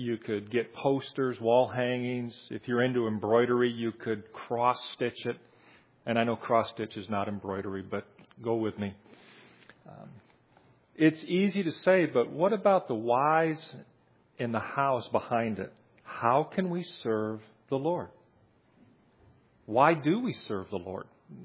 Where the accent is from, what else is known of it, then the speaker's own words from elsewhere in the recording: United States; although I'm an American and I believe in exercising my constitutional rights.